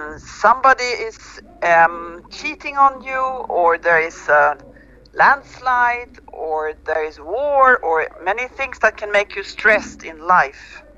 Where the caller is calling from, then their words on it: Sweden; English is a second language; I am calling from Sweden in Europe.